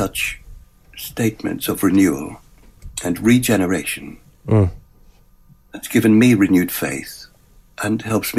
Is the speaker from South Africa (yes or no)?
yes; South Africa; Well, I regard myself as a South African. It's the only country I feel I really belong to. It's where I was born, and it's what I carry within me.